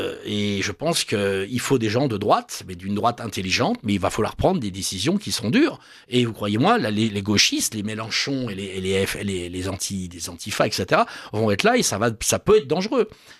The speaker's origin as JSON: {"language": "French", "town": "Paris", "region": "Île-de-France", "country": "France", "said": "Je suis parisien, je suis français et je suis européen."}